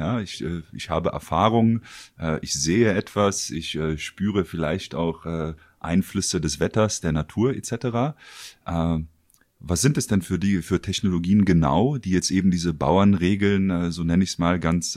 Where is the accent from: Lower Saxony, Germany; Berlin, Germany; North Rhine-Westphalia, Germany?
Berlin, Germany; für mich selbst als Berliner